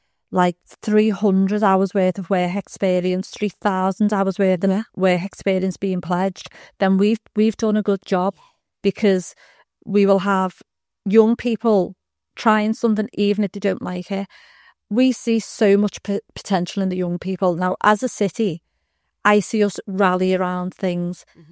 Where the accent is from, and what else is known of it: Liverpool, North West England, United Kingdom; born or raised there